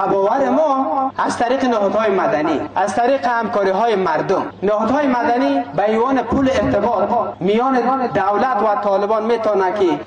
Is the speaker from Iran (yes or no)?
no; Afghanistan; هم از افغانستان هستیم، همگی یک ملت واحد هستیم.